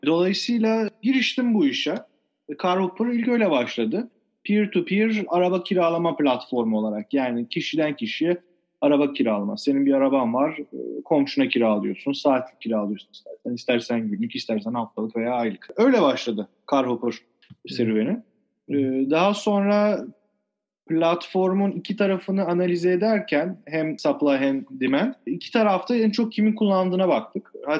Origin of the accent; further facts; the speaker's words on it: Istanbul, Turkey; moved away as an adult; İstanbulluyum. Pierre Loti Fransız Lisesi'nde okudum. O işte anaokuldan lise sona kadar.